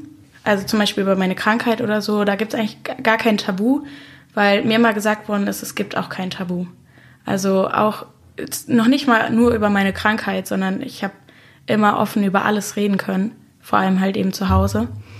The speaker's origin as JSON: {"language": "German", "region": "North Rhine-Westphalia", "country": "Germany", "said": "Ich komme eigentlich aus der Nähe von Köln und bin jetzt in der verbotenen Stadt, weil ich hier studiere. Ich bin 20"}